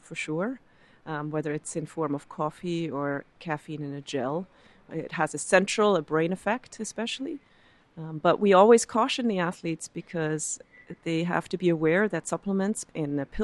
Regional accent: Switzerland; I'm from Switzerland, so I always say to some degree, yes, to chocolate.

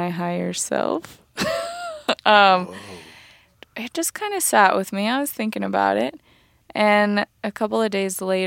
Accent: Nevada City, California, United States; I was in my hometown. I was back in Nevada City. And Nevada City is a pretty hippy-dippy kind of out there place.

